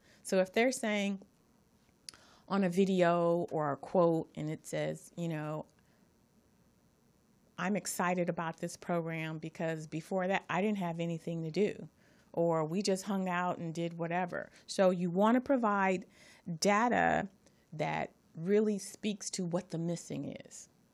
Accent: Los Angeles, California, United States; Because I'm from Watts and I'm telling you this isn't going to work.

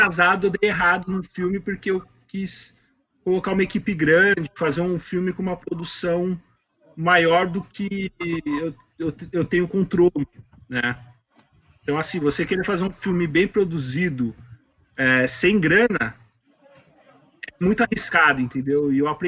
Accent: São Paulo, Brazil; eu sou de São Paulo, né? Eu não morei lá minha vida toda, eu morava no interior de São Paulo e depois eu fui para a capital. E eu fui para a capital bem na idade assim, de adolescência, né? 13 para 14 anos.

